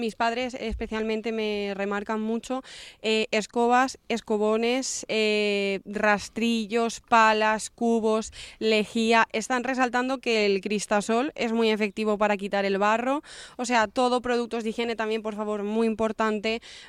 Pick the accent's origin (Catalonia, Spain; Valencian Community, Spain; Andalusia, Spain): Valencian Community, Spain; Sedaví; born there; yo resalto que Sedaví es mi pueblo porque es donde he nacido, evidentemente